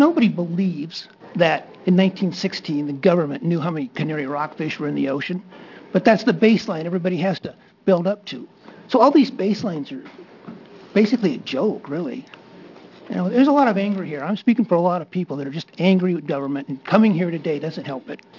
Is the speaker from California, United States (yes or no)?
no; Garibaldi, Oregon, United States; I'm from Garibaldi. I'm a salmon troller.